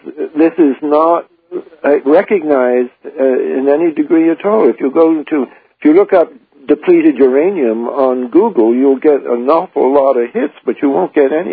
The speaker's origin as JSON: {"language": "English", "country": "Canada", "moved": "yes", "lives_now": "United States", "said": "Well, I'm in a special situation here because I'm a Canadian, and I came by choice to this country in 1961."}